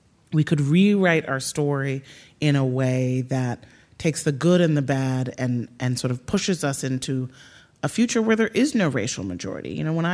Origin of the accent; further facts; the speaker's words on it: Chicago, Illinois, United States; a big part of what shaped me economically as a kid was that I grew up in Chicago in a moment of deindustrialization and job loss